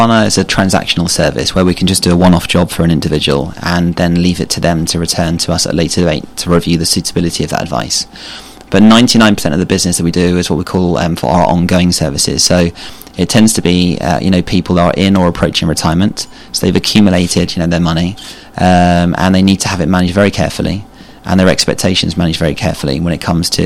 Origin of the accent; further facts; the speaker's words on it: Twickenham, London, United Kingdom; I came from the Mall prep school, so, and I've lived in Twickenham all my life.